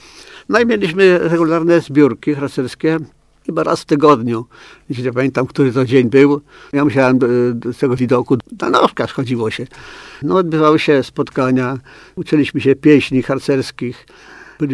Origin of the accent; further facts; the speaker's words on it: Kalisz, Greater Poland Voivodeship, Poland; Ja się urodziłem w Kaliszu, zresztą wychowałem.